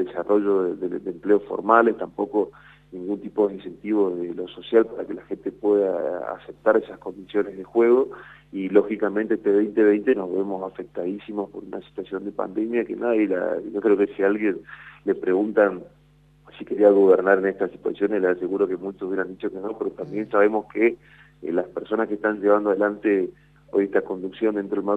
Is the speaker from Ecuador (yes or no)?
no; Argentina